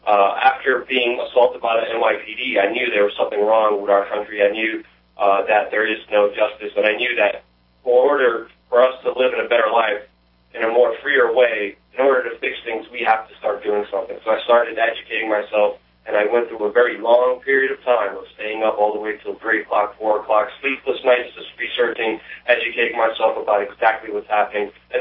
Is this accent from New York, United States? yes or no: yes; Brooklyn, New York, United States; an incident when I was a teenager growing up in Brooklyn.